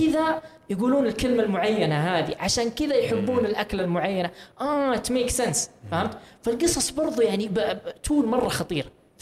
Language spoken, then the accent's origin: Arabic; Saudi Arabia; عندنا في السعودية